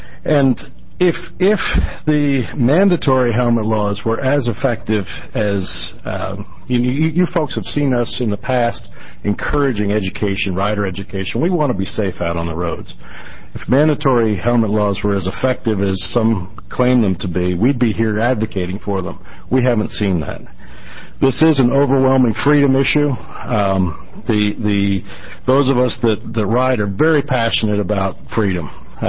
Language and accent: English; Junction City, Oregon, United States; For the record … from Junction City, Oregon.